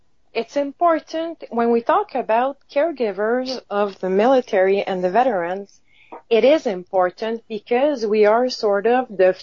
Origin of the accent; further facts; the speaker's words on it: Sainte-Cécile-de-Masham, Quebec, Canada; English is a second language; was born in Quebec, and I'm not coming from a military family at all. Hmm. In fact, I was born in Sainte-Cécile-de-Masham, born and raised there. So, and there was no military in my family.